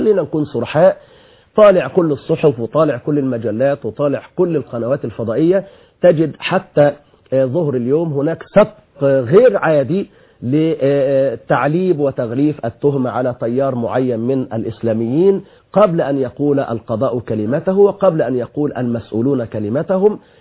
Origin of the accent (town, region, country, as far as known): Egypt